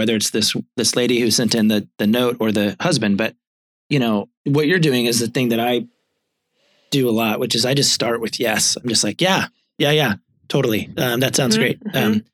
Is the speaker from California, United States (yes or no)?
no; Virginia, United States; Because I grew up in Southwest Virginia, and the main sort of industry in Southwest Virginia is the railroad.